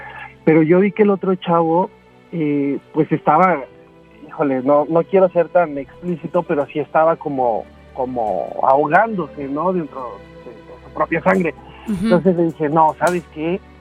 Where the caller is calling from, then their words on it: Xalapa, Veracruz, Mexico; de Jalapa, Veracruz.